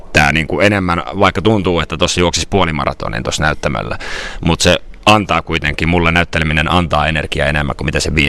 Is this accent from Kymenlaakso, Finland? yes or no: yes; Miehikkälä, Kymenlaakso, Finland; now in Helsinki, Finland; on 34-vuotias freelance-näyttelijä, helsinkiläinen, 10 vuotta asunut Helsingissä ja sitten mä oon kotoisin sellaisesta maalaiskunnasta kuin Miehikkälä, jossa mulla on edelleen pieni kesämökki, saunamökki joen rannalla